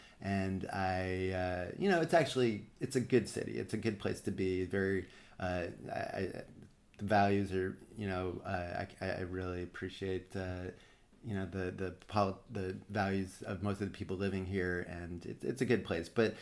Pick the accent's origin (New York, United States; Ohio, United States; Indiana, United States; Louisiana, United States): New York, United States; Brooklyn; now in Washington, D.C., United States; No, I'm actually originally from where you are right now. I grew up in Brooklyn Heights. And I'm a New Yorker. I'm a proud New Yorker. Even though I'm in D.C., I still am a New Yorker